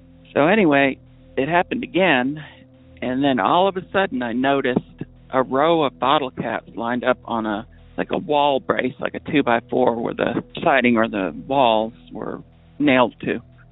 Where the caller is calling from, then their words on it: New Hampshire, United States; also born or lived in Whitefield; Hi, Derek. I'm calling from New Hampshire. My story takes place in a small town called Whitefield, New Hampshire, probably about an hour or so from the Canadian border in northern New Hampshire in the White Mountains.